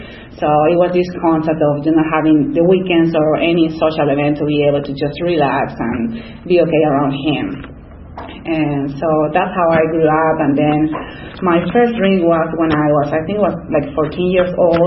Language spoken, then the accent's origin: English; Lima, Peru; first language Spanish; English is a second language; I have an accent, as you can say. I was born and raised in Lima, Peru, so I speak Spanish, too